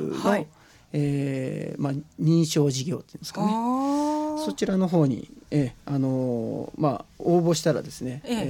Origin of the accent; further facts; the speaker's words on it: Kansai, Japan; also born or lived in Hyogo; 私は大阪兵庫で育ったんですけども、大学は広島大学で、建築学びまして